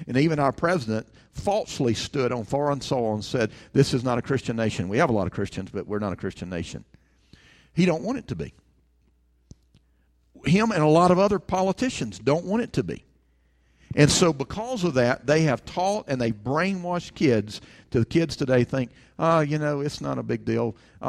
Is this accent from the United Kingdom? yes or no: no; Alabama, United States; I grew up in Alabama where it is hot.